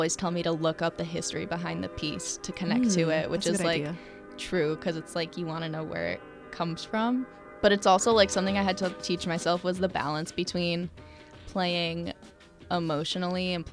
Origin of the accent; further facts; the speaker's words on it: Farmington, United States; my friends and I from Farmington High School, which my hometown, we competed in our talent show 2 years in a row